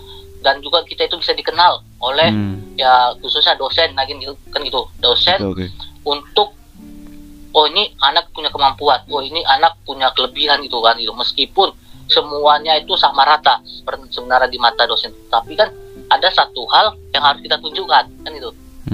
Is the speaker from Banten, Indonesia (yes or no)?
no; Kisaran, North Sumatra, Indonesia; Dan kampung halaman saya itu di Kota Kisaran, Kabupaten Asahan. Kalau dari Medan itu sekitar 4 jam sampai 5 jam untuk sampai ke kampung halaman saya.